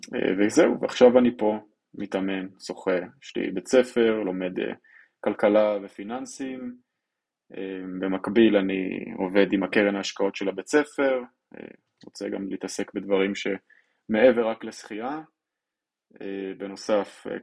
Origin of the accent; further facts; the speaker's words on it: Yokneam, Northern District, Israel; אני מיוקנעם המושבה בארץ